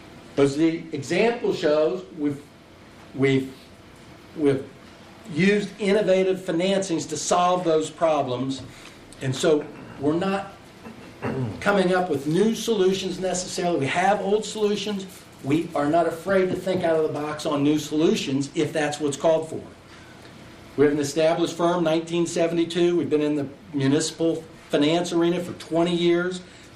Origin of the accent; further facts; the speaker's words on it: Kansas, United States; I grew up in Kansas. I went to the University of Kansas.